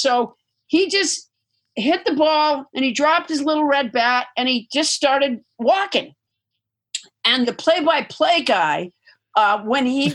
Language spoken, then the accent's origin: English; Massachusetts, United States; I'm from Massachusetts, and so I used to watch the Red Sox.